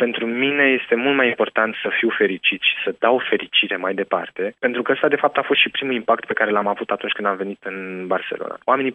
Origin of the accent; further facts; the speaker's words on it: Romania; Când mă întreba cineva de unde sunt, sunt din România